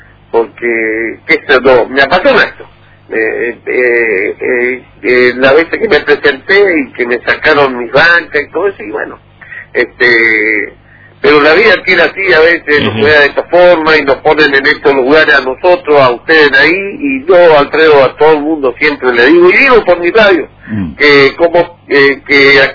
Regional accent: Posadas, Misiones, Argentina; Yo tengo muchas generaciones acá de misioneros, de posadeños. Quiero a mi pueblo, quiero a mi gente

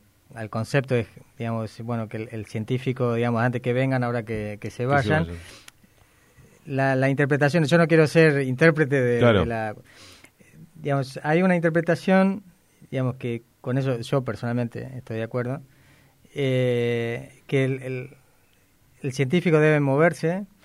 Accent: Argentina; somos argentinos

